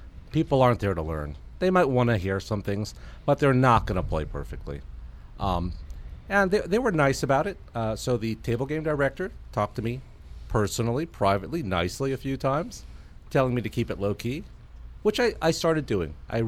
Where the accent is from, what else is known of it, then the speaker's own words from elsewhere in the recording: San Francisco, California, United States; born there; now in San Diego, United States; I was born in San Francisco. And I currently live in San Diego.